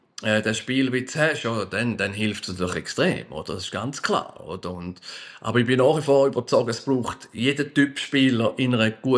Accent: Switzerland; wir sind Schweizer und wir bleiben Schweizer, oder?

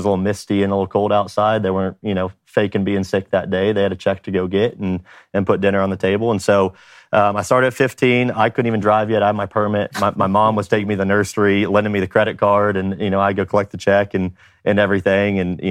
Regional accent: Atlanta, Georgia, United States; I'm from Atlanta, Georgia.

